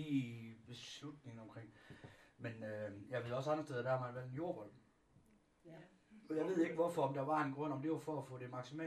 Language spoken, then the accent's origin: Danish; West Jutland, Denmark; Vi er sgu stolte vestjyde